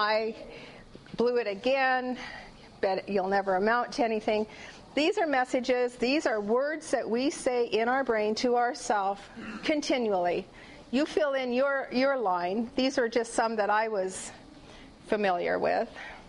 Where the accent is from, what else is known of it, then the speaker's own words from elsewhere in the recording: Canada; I'm a mom, a grandparent, and I'm Canadian.